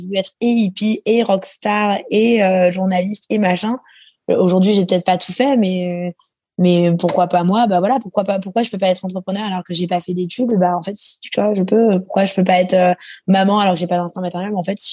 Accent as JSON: {"language": "French", "town": "Ibiza", "region": "Balearic Islands", "country": "Spain", "tie": "born or raised there", "said": "J'ai été élevée à Ibiza"}